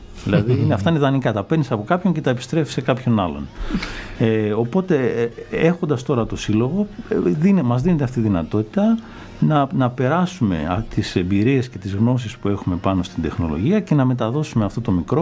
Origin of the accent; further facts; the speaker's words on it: Ioannina, Epirus, Greece; now in Alexandroupoli, Greece; Καταρχήν δεν είμαι από την Αλεξανδρούπολη, είμαι από τα Ιωάννινα, αλλά κατέληξα εδώ πέρα.